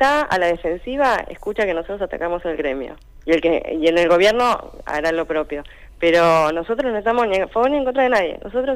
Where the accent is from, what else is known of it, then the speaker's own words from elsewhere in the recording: Comodoro Rivadavia, Chubut, Argentina; moved away; yo comparo el cuaderno de mi hija de acá con la gente de Comodoro, que es de donde yo vengo